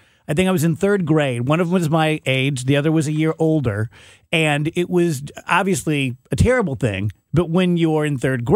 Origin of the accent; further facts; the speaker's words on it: South Roxana, Illinois, United States; Where I grew up in South Roxana, looking south, yes, from my house, we're the last house, so it's all farm fields, and the levee, which is so weird.